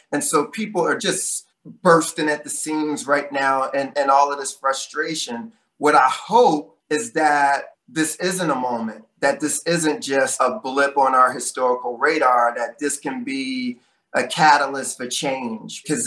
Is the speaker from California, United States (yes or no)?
no; Philadelphia, Pennsylvania, United States; And this is Pennsylvania. I grew up in Philadelphia.